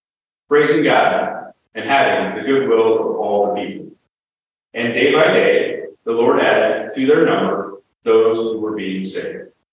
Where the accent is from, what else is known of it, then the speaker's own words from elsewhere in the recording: Missouri, United States; Growing up in Southeast Missouri, I knew church to be an important foundation for my family.